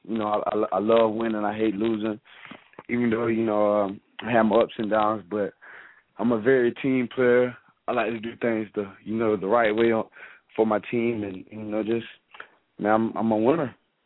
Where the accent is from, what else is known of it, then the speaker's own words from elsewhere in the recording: Valdosta, Georgia, United States; I'm from Valdosta. I can give you a spot down right there, but it won't be the spot wherever you think.